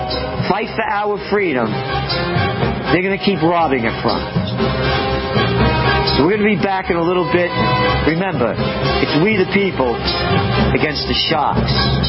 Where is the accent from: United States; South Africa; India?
United States; It's my country. I am an American.